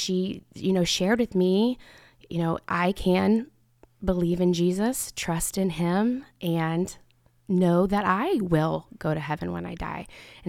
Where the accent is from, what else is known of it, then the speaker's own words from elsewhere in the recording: Indianapolis, Indiana, United States; I am originally from Indianapolis. So grew up going to church and really always known church.